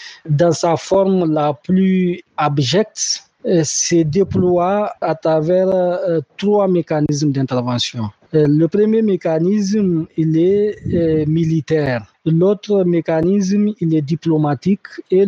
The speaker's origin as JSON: {"language": "French", "country": "Niger", "said": "Nous n'avons pas besoin de la présence militaire française chez nous au Niger"}